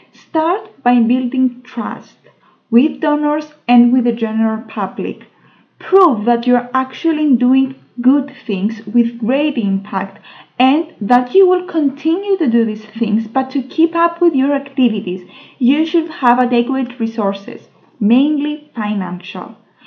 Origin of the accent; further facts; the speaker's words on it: Cyprus; from Cyprus and I'm very happy to discuss with you today's topic